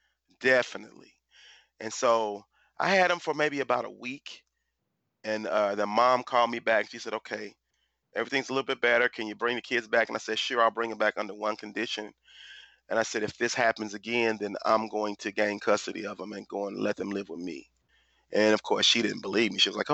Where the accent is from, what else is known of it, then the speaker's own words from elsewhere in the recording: Tulsa, Oklahoma, United States; And so I grew up in North Tulsa, Oklahoma, which is the ghetto, which is the hood, right?